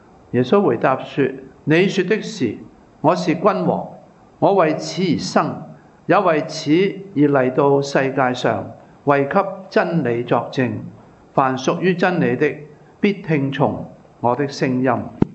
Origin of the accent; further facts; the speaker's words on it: Hong Kong; 或者为我们香港人呢，又不是好像有些遥远，有些陌生